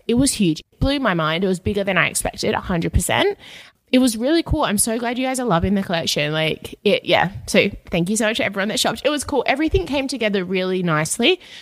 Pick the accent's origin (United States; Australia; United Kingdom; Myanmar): Australia; Perth, Western Australia; now in Sydney, Australia; It's crazy that we came over from Perth, had no connections, didn't know anyone in Sydney, and now we're able to do this.